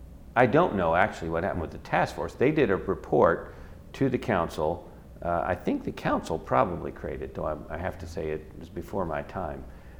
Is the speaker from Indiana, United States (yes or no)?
yes; Indiana, United States; born there; When I was born in Indiana, I'm told there were about 10,000 deer.